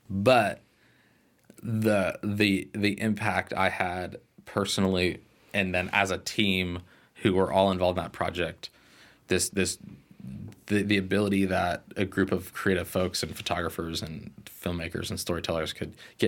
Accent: Florida, United States; And growing up in South Florida, I've seen hurricane devastation.

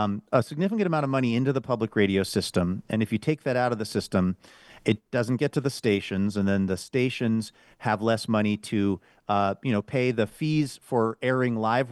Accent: Seattle, Washington, United States; I hail from Seattle, Washington, where I went to the University of Washington, the natural rivals of the Ducks.

